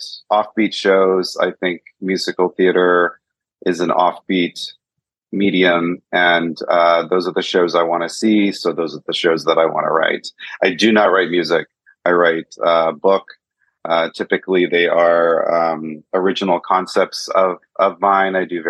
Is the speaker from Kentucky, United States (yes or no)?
yes; Louisville, Kentucky, United States; Yeah, I grew up in Louisville, Kentucky, and I've been writing plays ever since I could pick up a pen.